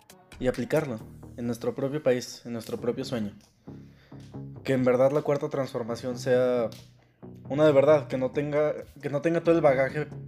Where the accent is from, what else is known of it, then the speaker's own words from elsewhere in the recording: Mexico; sí, yo soy de México. Sí, nosotros somos chingones.